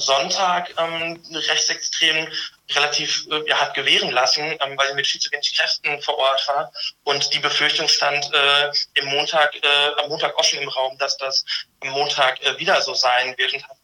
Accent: Ibbenbüren, North Rhine-Westphalia, Germany; da ich aus Westfalen komme, beharre ich darauf, das ist ein westfälisches Dehnungs-E.

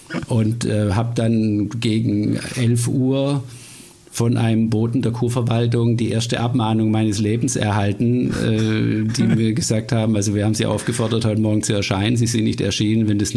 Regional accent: Heilbronn, Baden-Württemberg, Germany; also born or lived in Dortmund / Unna / Bremen; Ich bin in Dortmund zur Welt gekommen, habe dann in Unna ein paar Jahre gelebt. Dann war ich in Bremen, weil meinem Vater da gefolgt sind. Und dann bin ich in Heilbronn eigentlich aufgewachsen, also dann ins Schwabenland gekommen, nachdem meine Mutter vom Niederrhein kommt.

